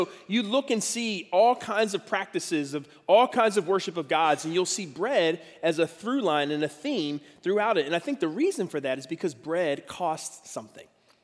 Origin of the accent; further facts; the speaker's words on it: Philadelphia, Pennsylvania, United States; I grew up in Philadelphia, and if you know anything about Philadelphia architecture, one of the things that Philly's known for are row homes